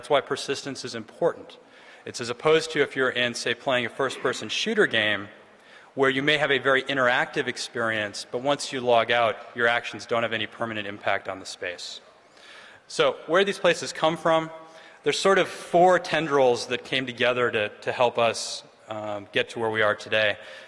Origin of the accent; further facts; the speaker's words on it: United States; as an American, I don't speak any other languages.